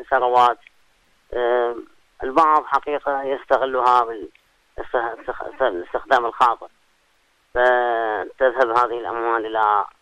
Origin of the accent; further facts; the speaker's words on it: Iraq; بعض المناطق سيما عندنا بالعراق يعني تعرفون تعرضنا إلى موجات متعددة من السيول والفيضانات